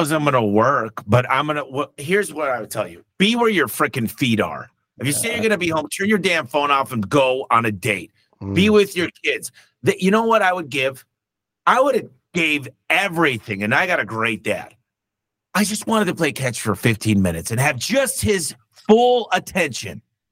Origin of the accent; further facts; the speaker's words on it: Detroit, Michigan, United States; look, I came from Detroit. I didn't have anything.